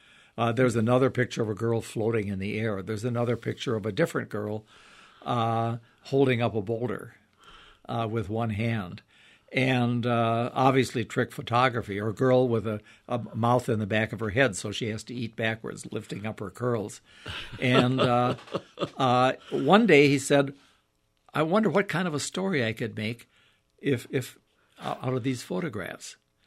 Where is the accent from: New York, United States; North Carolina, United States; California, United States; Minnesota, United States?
Minnesota, United States; I love Minnesota mysteries because I grew up in Minnesota.